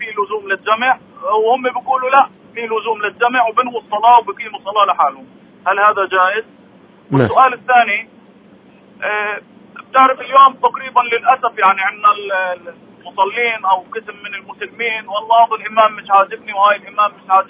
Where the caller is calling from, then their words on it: Triangle, Israel